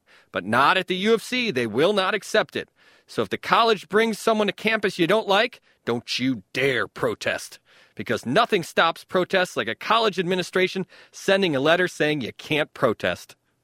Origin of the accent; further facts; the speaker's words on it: Chicago, Illinois, United States; As a Chicagoan, I feel the rage train has left the station when it comes to naming ballparks.